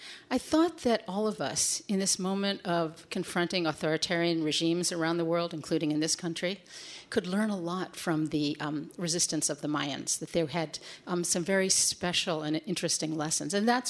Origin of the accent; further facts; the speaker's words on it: Pennsylvania, United States; I'm from the Appalachian Mountains in Pennsylvania, a coal mining region. It was very poor economically, but very rich culturally.